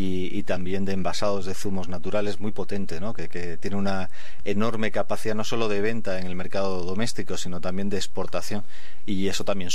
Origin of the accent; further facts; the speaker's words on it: Spain; ya sabes cómo somos los españoles.